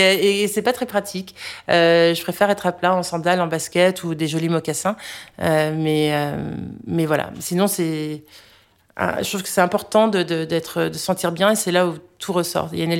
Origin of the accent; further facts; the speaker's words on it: United States; now in France; Alors, j'ai grandi aux États-Unis.